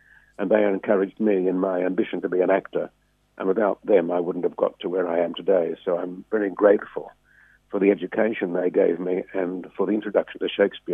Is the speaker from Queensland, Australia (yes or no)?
no; Maitland, New South Wales, Australia; I grew up in Maitland in the Hunter Valley, and it was not a great cultural hub, I must say, in those days.